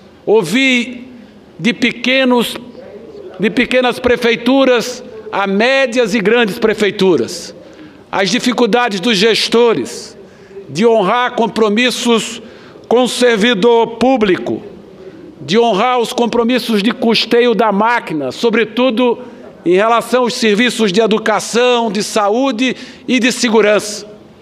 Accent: Pernambuco, Brazil; como nordestino, como pernambucano, tendo sido secretário de Desenvolvimento Econômico do meu estado

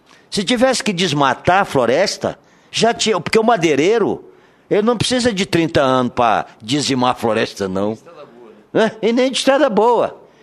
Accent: Brazil; Essa é a minha posição como brasileiro.

